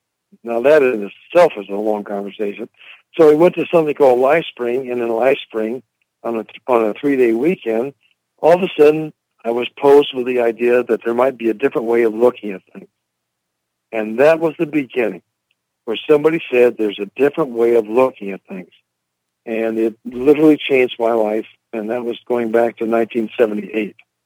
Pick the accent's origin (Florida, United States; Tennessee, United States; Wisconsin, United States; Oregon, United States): Oregon, United States; Medford; also born or lived in Oakland, California; Well, I grew up in, I was born in Oakland, California, the San Francisco Bay Area. And my family moved to Medford, Oregon, that's southern Oregon, in a small town. And I went through high school there.